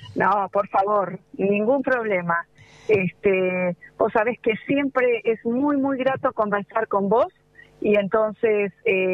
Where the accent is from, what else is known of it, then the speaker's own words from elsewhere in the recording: Villarino, Buenos Aires Province, Argentina; now in Bahía Blanca, Argentina; yo soy nativa del partido de Villarino, si bien ahora vivo en Bahía Blanca